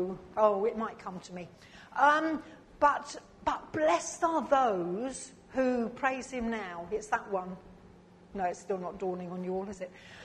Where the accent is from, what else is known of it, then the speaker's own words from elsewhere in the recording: United Kingdom; We're British and we can teach the rest of the world how to queue.